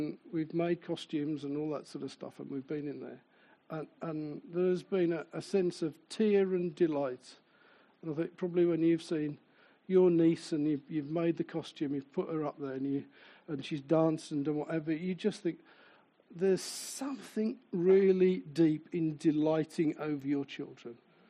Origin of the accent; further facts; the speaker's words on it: Willenhall, West Midlands, United Kingdom; Yeah, but I'm from Willenhall.